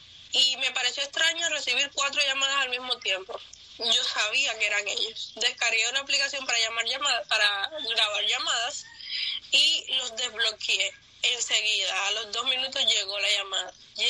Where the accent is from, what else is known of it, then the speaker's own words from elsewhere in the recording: Cuba; se dé cuenta de que todos somos cubanos y de que ser cubano no es lo mismo que ser comunista